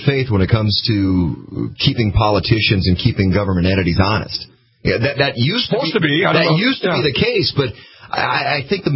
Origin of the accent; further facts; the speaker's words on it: Fargo, North Dakota, United States; it's not my bias, not from growing up in Fargo